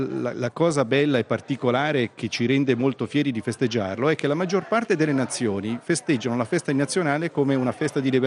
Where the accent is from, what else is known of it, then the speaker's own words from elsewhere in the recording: Switzerland; Io come svizzero, ma anche tante persone con cui parlo, stranieri, amici, eccetera